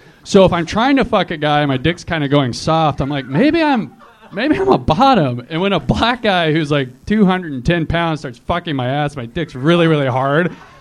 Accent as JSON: {"language": "English", "region": "Oregon", "country": "United States", "said": "But I actually am from Oregon."}